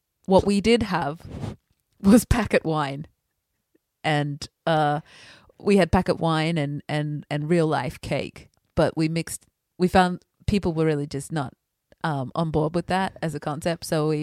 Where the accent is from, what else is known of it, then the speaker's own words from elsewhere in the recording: Seldovia, Alaska, United States; Oh, yes. And a good day to you. I'm from Alaska.